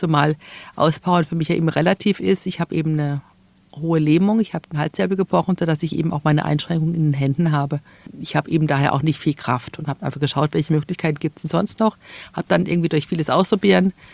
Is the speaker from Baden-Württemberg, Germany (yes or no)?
yes; Waldkirch, Baden-Württemberg, Germany; Also ich komme aus dem Elztal. Ich bin in Waldkirch geboren, aufgewachsen, bin dann nach Bleibach gezogen mit meiner Familie.